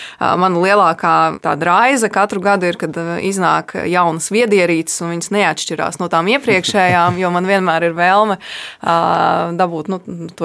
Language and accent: Latvian; Jelgava, Zemgale, Latvia; Es vispār esmu meitene no Jelgavas, no ļoti, ļoti tādas vienkāršas pieticīgas ģimenes, mācījos parastā skolā